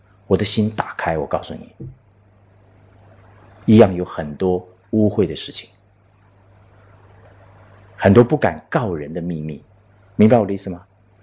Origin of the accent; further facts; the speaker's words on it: Taiwan; 我不晓得你们懂不懂福建话啊？我从台湾来，我会讲福建话、闽南话啊。